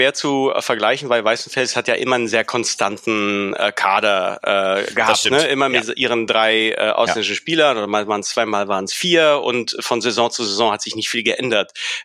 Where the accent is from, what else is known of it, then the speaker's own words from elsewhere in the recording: Czechia; ich war Tscheche und ist in die Liga.